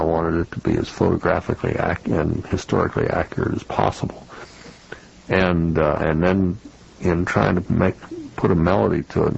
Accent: St. Louis, Missouri, United States; But I grew up in St. Louis, Missouri, and around the Mississippi, Illinois, and Missouri rivers there.

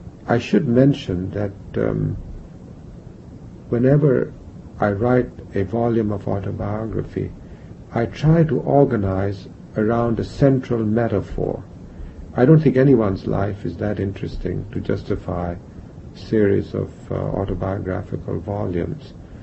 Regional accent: India; I was brought up in India during the waning light of the British Empire, if I can put it that way.

